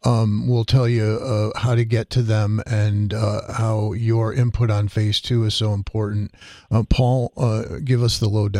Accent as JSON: {"language": "English", "town": "Waterbury", "region": "Connecticut", "country": "United States", "tie": "born or raised there", "said": "Then to my hometown of Waterbury the next night"}